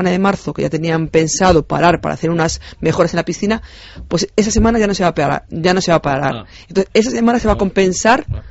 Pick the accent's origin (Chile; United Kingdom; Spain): Spain; como todo español, intentar tirar para adelante de la familia y del trabajo.